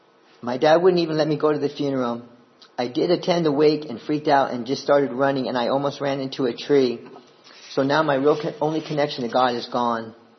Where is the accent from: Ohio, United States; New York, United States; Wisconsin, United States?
New York, United States; New York City; born there; I was born in New York, Queens, one of 4 children.